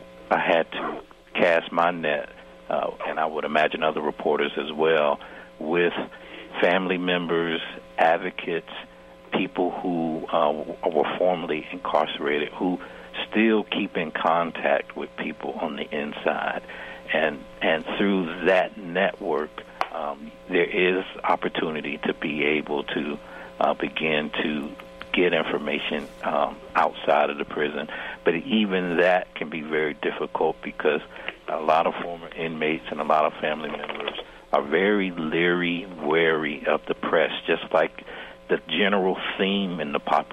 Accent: the South, United States; I'm originally from the South and have worked as a reporter in North Carolina, and so I was somewhat familiar with the eugenics program in North Carolina.

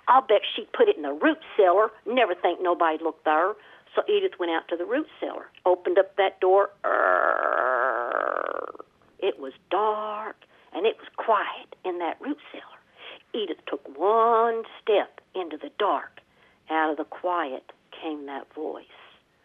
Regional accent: Kentucky, United States; In the eastern part of Kentucky.

